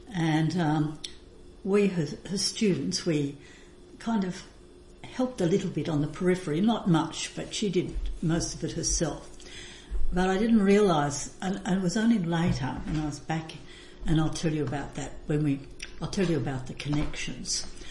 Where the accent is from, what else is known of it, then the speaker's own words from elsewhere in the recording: Goulburn, New South Wales, Australia; Because growing up in Goulburn, we had an old house, late 19th century house on the outskirts of Goulburn, and it had some nice old plants there.